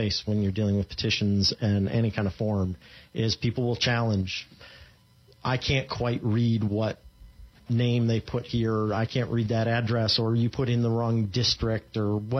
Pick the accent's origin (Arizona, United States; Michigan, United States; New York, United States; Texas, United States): Arizona, United States; Mesa; I'm from Phoenix. I grew up in Mesa, and I live in Phoenix now.